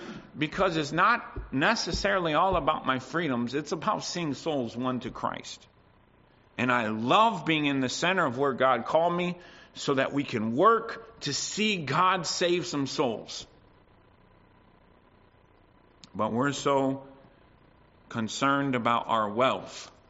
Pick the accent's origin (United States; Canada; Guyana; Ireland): Canada; Talking to myself because I'm a Canadian too.